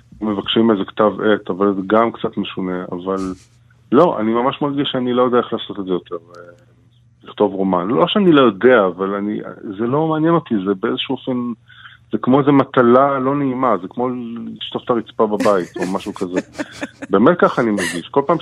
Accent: Netanya, Central District, Israel; כמו שבנתניה, שהעיר שאני גדלתי בה, אני זוכר את השטחים הפתוחים האלה

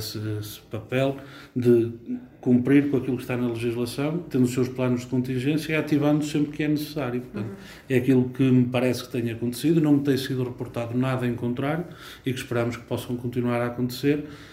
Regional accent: Portugal; nenhum de nós, enquanto portugueses, enquanto cidadãos

